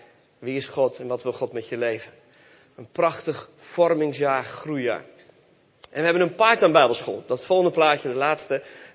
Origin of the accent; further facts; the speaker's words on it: Flanders, Belgium; Ik ben opgegroeid als zoon van zendelingen in België. Mijn ouders waren zendelingen uit België, dus daar ben ik geboren. Daar ben ik opgegroeid als Nederlander tussen de Vlamingen. Dus ik kan ook de preek in het Vlaams houden.